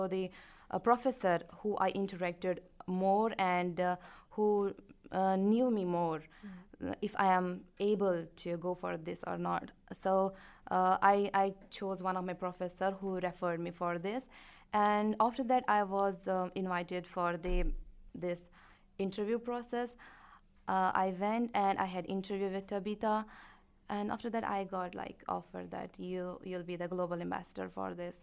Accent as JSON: {"language": "English", "region": "Himalayan region", "country": "India", "also_born_or_lived": "tropical region of India", "said": "As I'm from the Himalayan region, we have the similar climate there, like we have the four seasons. But then I have been living in a tropical region of India for past 8 years."}